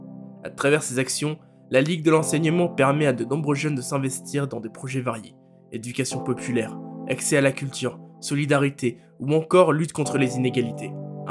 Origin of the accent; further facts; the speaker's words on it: Blois, Centre-Val de Loire, France; j'ai 19 ans et je viens de Blois.